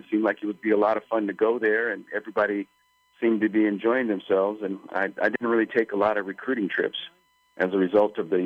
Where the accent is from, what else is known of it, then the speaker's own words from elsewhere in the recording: Los Angeles, California, United States; growing up in Los Angeles, you know, of course, we were, for the most part, Dodger fans.